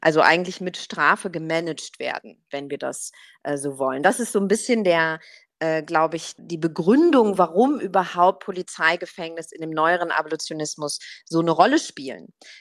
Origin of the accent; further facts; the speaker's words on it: Germany; Ich bin in Deutschland groß geworden